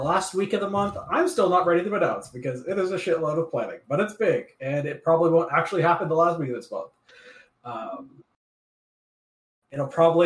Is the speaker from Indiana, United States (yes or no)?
yes; Indiana, United States; born there; Well, no, I was born in Indiana. I lived in Indiana.